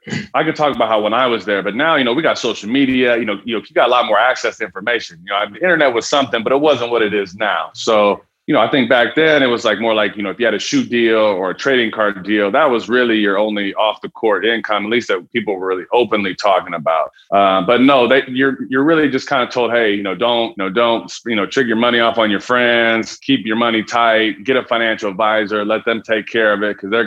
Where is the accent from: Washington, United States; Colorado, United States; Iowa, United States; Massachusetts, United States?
Washington, United States; Seattle; When I was young, I grew up in Seattle, Washington. Had a real passion from hoop from the very beginning.